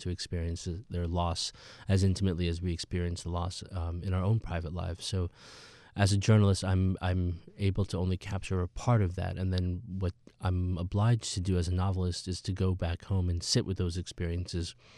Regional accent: Peoria, Illinois, United States; born or raised there

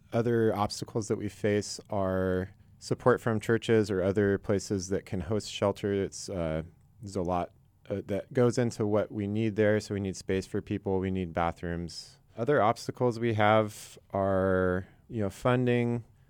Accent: Chico, California, United States; I grew up in Chico, and I've met so many amazing people through volunteering.

